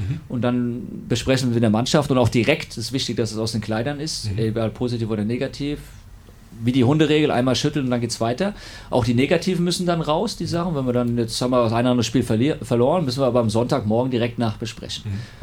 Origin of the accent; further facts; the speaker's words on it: Frankfurt, Hesse, Germany; Allerdings, ich komme aus Frankfurt